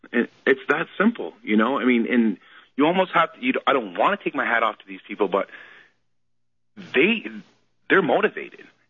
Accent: Ireland; I'm Irish, you can't be a citizen of Ireland and of the United States.

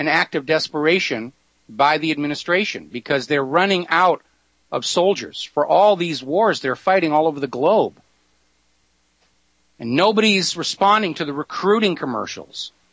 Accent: Boston, Massachusetts, United States; Me, personally, I'm from Boston. My family's been in this country since before it was a country.

